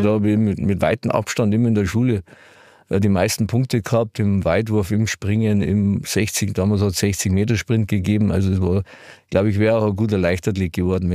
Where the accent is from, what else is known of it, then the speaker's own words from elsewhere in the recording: Munich, Bavaria, Germany; Ich bin aufgewachsen in Obergiesing